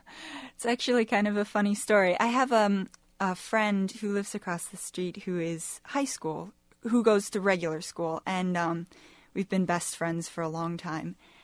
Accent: Ames, Iowa, United States; Yes, I grew up in Ames.

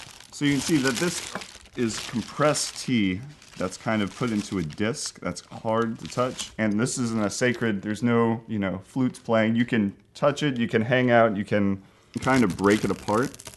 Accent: Mandeville, Louisiana, United States; I'm from Mandeville, Louisiana, so my dad worked at One Shell Square down in New Orleans

